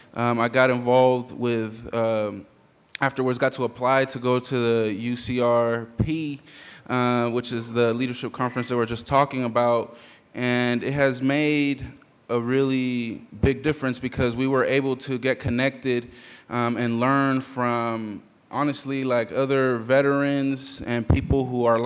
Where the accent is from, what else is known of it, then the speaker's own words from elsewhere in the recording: Oakland, California, United States; I was raised in San Francisco in East Oakland by two immigrant parents from El Salvador and Guatemala